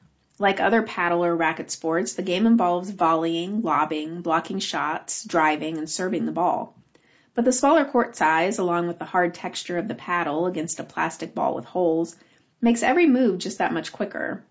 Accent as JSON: {"language": "English", "town": "Ann Arbor", "region": "Michigan", "country": "United States", "tie": "born or raised there", "said": "a facility with indoor courts in my hometown of Ann Arbor, Michigan, and instantly fell in love."}